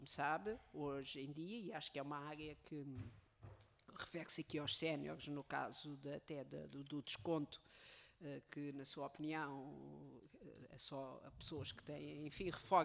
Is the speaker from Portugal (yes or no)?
yes; Lisbon, Portugal; eu também sou lisboeta, alfacinha, mas também não vivo há 30 e tal anos em Lisboa.